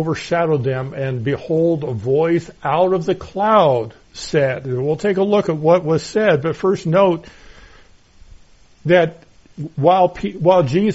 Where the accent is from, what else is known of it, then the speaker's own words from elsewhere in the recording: Pacific Northwest, United States; also born or lived in Florida; I grew up in the Northwest. I know clouds. I know dark clouds and I know storm clouds. And then having lived in Florida for a couple of years